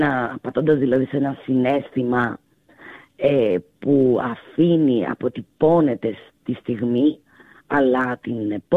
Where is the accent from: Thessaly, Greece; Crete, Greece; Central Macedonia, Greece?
Thessaly, Greece; Volos; είμαι από Βόλο, έτσι, σε μια παραθαλάσσια χώρα με την υπέροχη θέα στη θάλασσα